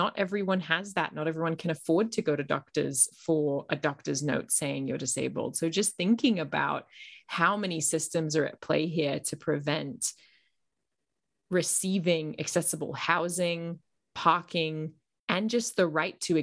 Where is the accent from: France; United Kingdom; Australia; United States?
Australia; I'm from Australia, as you probably hear in my muddled accent.